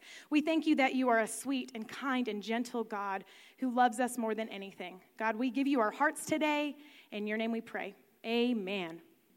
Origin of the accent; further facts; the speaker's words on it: Rolla, Kansas, United States; I know that I have a couple of grannies in my town, my hometown of Rolla that has 400 people there.